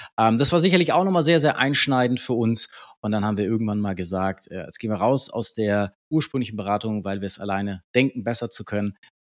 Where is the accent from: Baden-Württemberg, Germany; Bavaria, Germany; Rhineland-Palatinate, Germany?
Baden-Württemberg, Germany; Herrenberg; Ich komme hier aus Herrenberg.